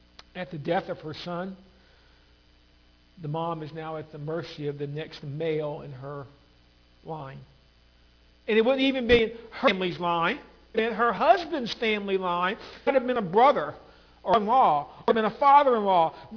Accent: United States; I'm an American. I'm free.

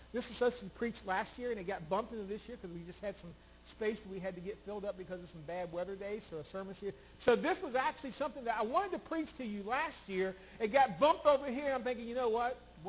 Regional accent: United States; I was raised in America, the home of the free, the land of the brave. I've been here for 52 years

